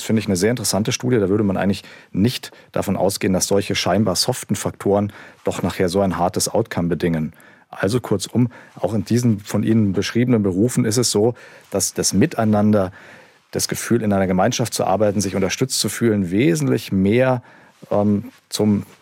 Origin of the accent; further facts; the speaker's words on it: Erlangen, Bavaria, Germany; interessanterweise bin ich selber in Franken groß geworden, aber mit einer norddeutschen Familie im Hintergrund.